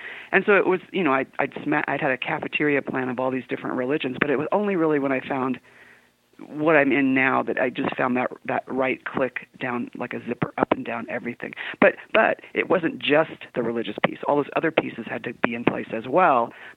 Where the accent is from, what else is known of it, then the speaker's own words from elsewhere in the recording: San Diego, California, United States; I was born and raised in San Diego.